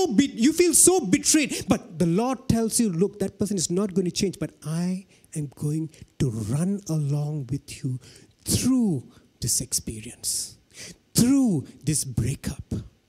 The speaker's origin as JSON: {"language": "English", "town": "Kluang", "region": "Johor", "country": "Malaysia", "said": "And I'm from Kluang."}